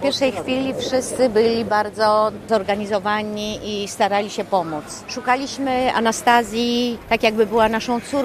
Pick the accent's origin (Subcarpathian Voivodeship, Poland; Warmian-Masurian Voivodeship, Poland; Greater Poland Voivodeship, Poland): Warmian-Masurian Voivodeship, Poland; Ełk; moved away as an adult; now in Greece; Tak, polska krew, 100%. Z Mazur jestem, z Ełku.